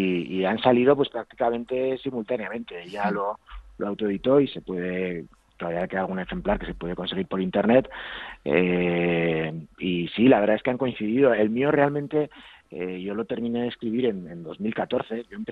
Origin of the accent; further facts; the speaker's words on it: Pamplona, Navarre, Spain; aunque yo soy de Pamplona